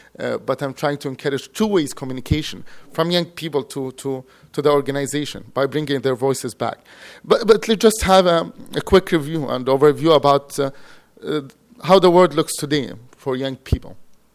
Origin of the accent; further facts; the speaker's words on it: Jordan; I come from Jordan, and the Arabic culture, the word envoy means literally a messenger